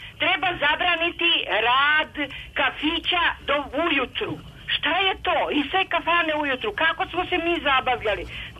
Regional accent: Bor, Southern and Eastern Serbia, Serbia; Ja sam jedna majka iz Bora, jako sam potrešena ovim.

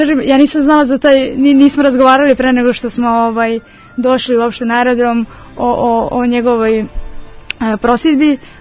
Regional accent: Obrenovac, Belgrade, Serbia; ja sam rodom iz Obrenovca i takmičim se za karate klub Mladenovac.

